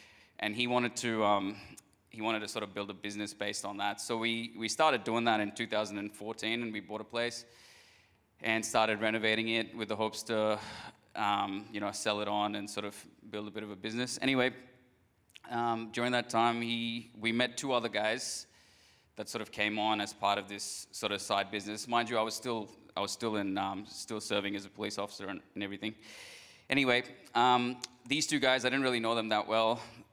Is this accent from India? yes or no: yes; India; moved away as an adult; I was born and brought up in India, and I immigrated here when I was 18.